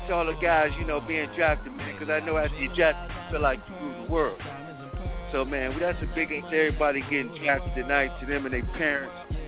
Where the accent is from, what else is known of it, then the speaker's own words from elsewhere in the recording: Cleveland, Ohio, United States; I'm from Cleveland, Ohio, and that town and that state is a football town.